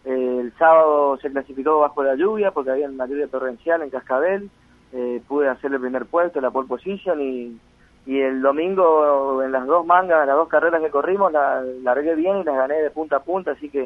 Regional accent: Apóstoles, Misiones, Argentina; now in Posadas, Argentina; Nosotros somos oriundos de Apóstoles. Hace 10 años que vivimos acá en Posadas, pero somos Apóstoles.

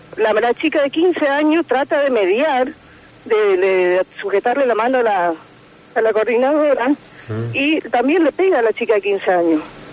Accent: San Ignacio, Misiones, Argentina; Yo soy de San Ignacio, sí.

